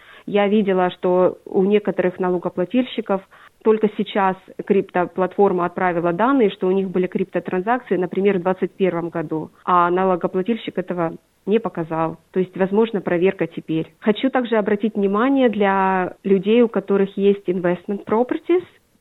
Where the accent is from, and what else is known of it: Bakhmut, Donetsk Oblast, Ukraine; born or raised there